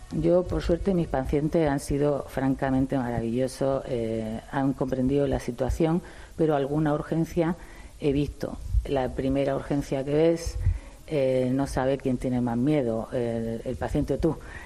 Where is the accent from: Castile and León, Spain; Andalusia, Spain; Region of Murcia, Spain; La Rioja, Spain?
Andalusia, Spain; Almería; yo soy de Almería, y a mí me recuerda a mi tierra